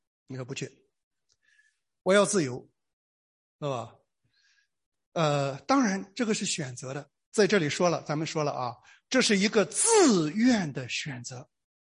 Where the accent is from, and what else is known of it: China